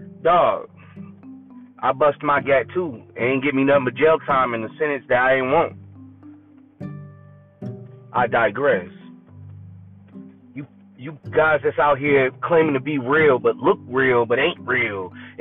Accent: Detroit, Michigan, United States; I'm from Detroit 313, but I was raised in a military family where we traveled.

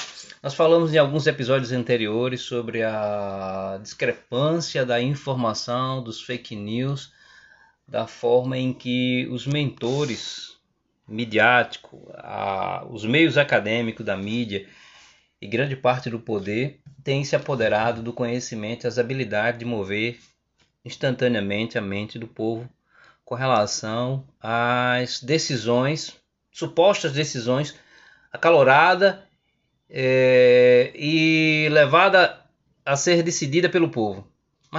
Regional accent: Brazil; nós, me coloco também na posição como brasileiro, de não se conformar com a atual situação

